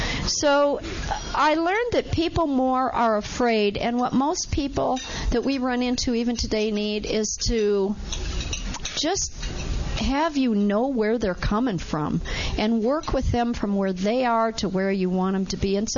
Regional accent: Ohio, United States; born there; I was born in Ohio in a really small town that had no specialized anything, and my parents were very innovative.

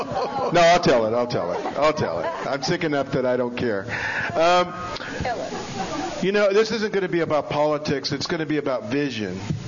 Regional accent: Alameda, California, United States; And I grew up in Alameda, the city of Alameda, and on the towards the east side of the island

